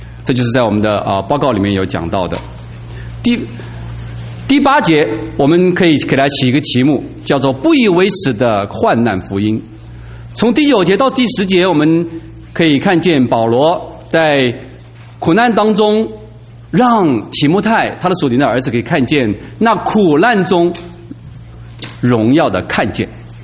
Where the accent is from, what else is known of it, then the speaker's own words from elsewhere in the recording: China; 我是在中国大陆长大的，我小的时候呢大约只有几岁，那时候还在文化革命期间